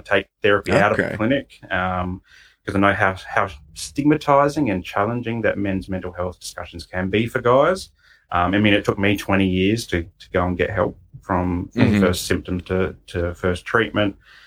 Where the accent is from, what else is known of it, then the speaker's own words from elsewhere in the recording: Australia; Yeah, okay. Born and raised in Australia. It's funny we're talking about accents